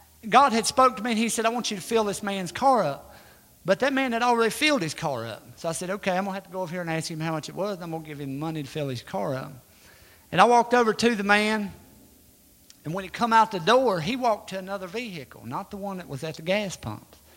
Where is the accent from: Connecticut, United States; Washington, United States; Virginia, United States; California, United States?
Virginia, United States; telling me details about my hometown. He lived hundreds of miles away, and he was telling me about the history of where we was at right here in Virginia